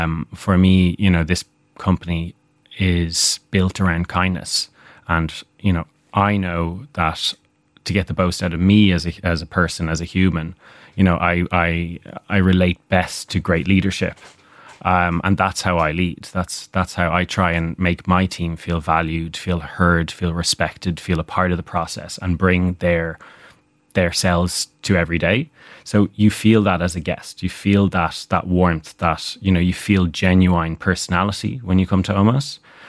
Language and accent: English; Dublin, Leinster, Ireland; born or raised there; moved away